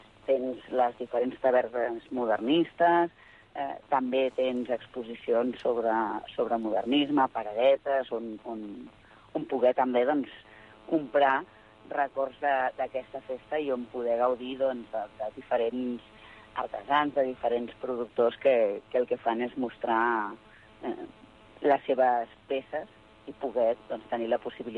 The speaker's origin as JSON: {"language": "Catalan", "town": "Olesa de Montserrat", "region": "Catalonia", "country": "Spain", "said": "en el municipi d'on jo soc, a Olesa de Montserrat"}